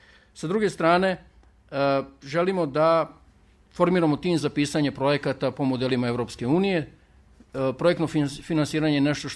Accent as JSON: {"language": "Serbian", "region": "Vojvodina", "country": "Serbia", "said": "Pre svega, dolazim iz Vojvodine, koja je po svim merilima trenutno najrazvijeniji deo Republike Srbije"}